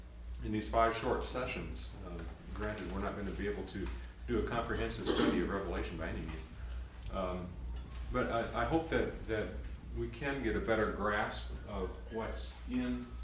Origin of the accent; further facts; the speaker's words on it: Raleigh, North Carolina, United States; I'm from Raleigh, North Carolina, pastor of St. Philip Lutheran Church and half of a clergy couple.